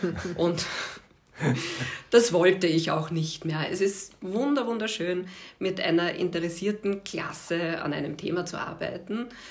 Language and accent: German; Vienna, Austria; Ich bin eigentlich aus Wien, Favoriten, Reimannplatz, meine Kindheit, habe dort meine Schulzeit erlebt